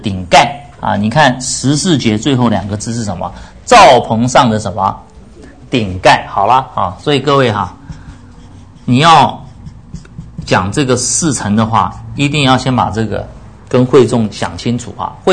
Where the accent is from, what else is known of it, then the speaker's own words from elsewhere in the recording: China; 我们中国人比较不太有这种啊这种风俗了哈